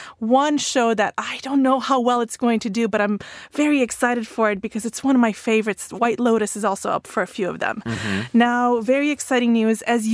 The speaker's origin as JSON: {"language": "English", "region": "London", "country": "United Kingdom", "said": "because I know as a Londoner..."}